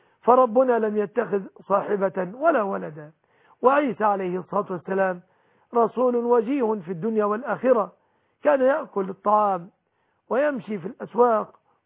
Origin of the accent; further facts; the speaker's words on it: Egypt; بلادنا مصر